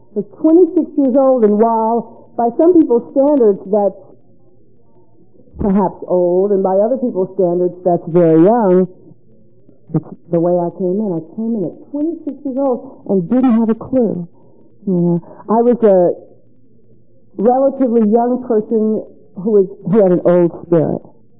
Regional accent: Atlanta, Georgia, United States; As a kid, I grew up in Atlanta, always feeling like there was a big party going on somewhere.

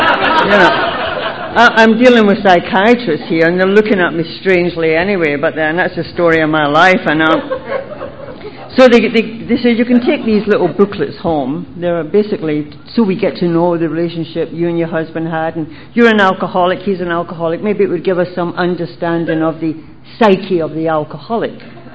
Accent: United Kingdom; now in Canada; I'm from the UK, by the way.

